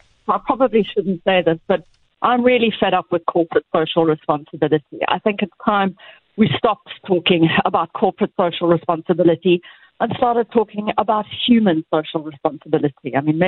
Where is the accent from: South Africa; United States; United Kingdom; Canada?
South Africa; I knew that I had a responsibility as a South African to help out